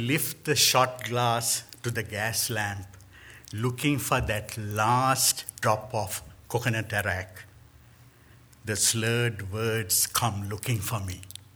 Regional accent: Sri Lanka; first language Sinhalese; English is a second language; It's written in my native tongue, Sinhalese. So since you don't understand it, I can say it was a fabulous poem. I thought you might like to hear what our language sounds like.

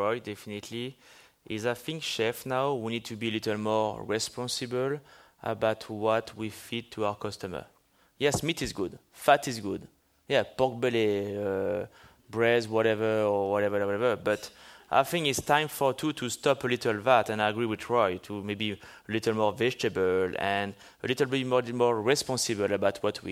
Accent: Bourgogne-Franche-Comté, France; now in Los Angeles, United States; And I don't forget where I'm from. I'm from Burgundy and LA.

